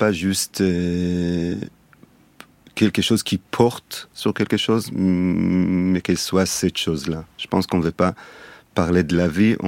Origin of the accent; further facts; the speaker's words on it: Tel Aviv, Tel Aviv District, Israel; moi, je suis né à Tel Aviv, j'ai grandi à Tel Aviv.